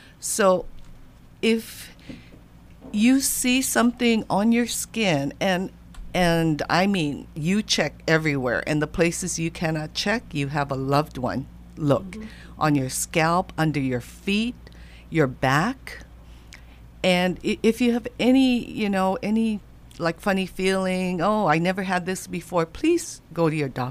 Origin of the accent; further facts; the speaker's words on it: Hawaii, United States; And living, growing up in Hawaii, you know, I never put sunscreen as a child, and my parents never did.